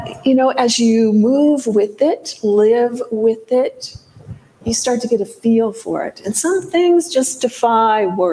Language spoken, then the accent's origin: English; Illinois, United States; I grew up in Illinois. I tell people I grew up in an oasis in the cornfields.